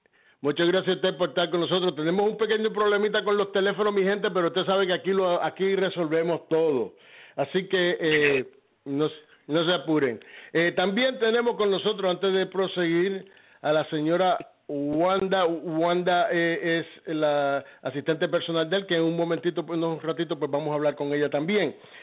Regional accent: Mayagüez, Puerto Rico; Para arriba, Mayagüez, yo soy mayagüezano también, qué chévere.

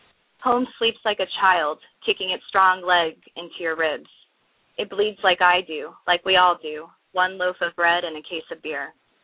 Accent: Louisiana, United States; born there; also born or lived in Virginia / South Carolina / Turkey / North Dakota; Well, I was born in Louisiana.

